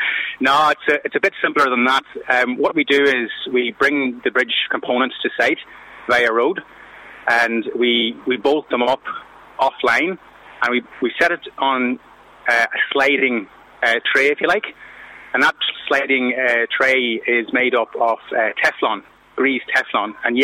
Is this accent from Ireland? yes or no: yes; Ulster, Ireland; I'm from County Monaghan in the Republic of Ireland.